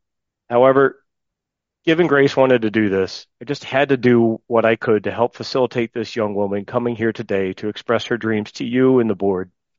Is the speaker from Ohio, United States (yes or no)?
no; Indianapolis, Indiana, United States; I went to the swimming Olympic trials in Indy, my hometown